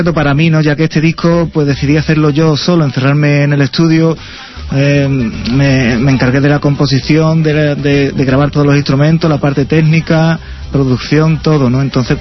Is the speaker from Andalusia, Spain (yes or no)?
yes; Seville, Andalusia, Spain; also born or lived in Madrid; now in Leganés, Spain; yo nací en Madrid. Pero cuando me preguntan digo que soy sevillano, que es donde me he criado. Y ahora he vuelto, estoy de nuevo aquí en Madrid, en Leganés.